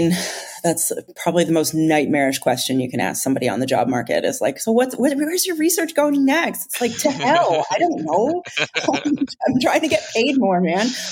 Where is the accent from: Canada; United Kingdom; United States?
Canada; moved away; being Canadian